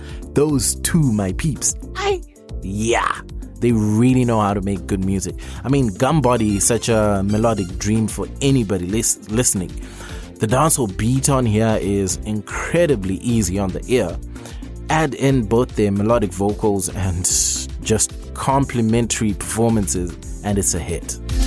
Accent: Zimbabwe; I'm from Zim and I know Zim is a mess right now.

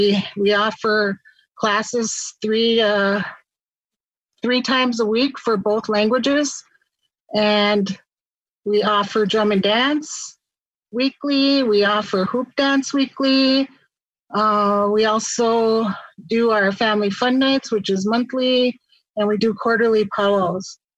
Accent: Minnesota, United States; I am a Anishinaabe from Northern Minnesota.

